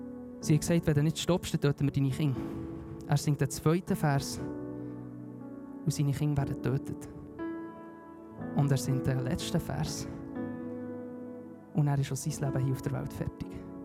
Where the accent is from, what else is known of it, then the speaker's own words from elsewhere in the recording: Spiez, Bern, Switzerland; Ich bin in Spiez aufgewachsen, wunderschön